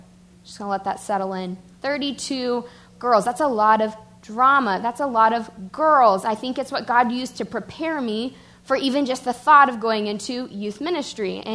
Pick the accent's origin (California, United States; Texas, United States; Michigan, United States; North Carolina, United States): Texas, United States; and we're from Texas, so manners is a really big deal, being polite.